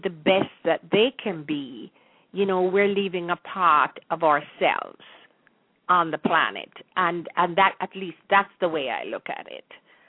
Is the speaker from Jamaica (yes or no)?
yes; Jamaica; I feel that as a Jamaican, I understand myself better. I understand my culture better since I'm doing this research.